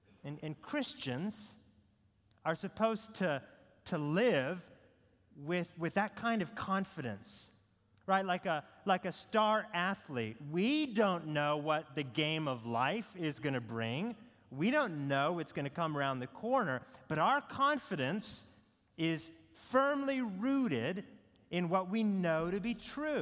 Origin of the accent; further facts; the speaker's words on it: Pacific Northwest, United States; now in Atlanta, United States; We are both from the Pacific Northwest.